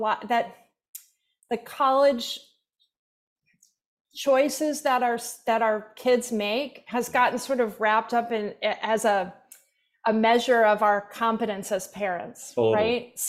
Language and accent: English; Pennsylvania, United States; Yeah, so I grew up in Nowhereville, Central Pennsylvania.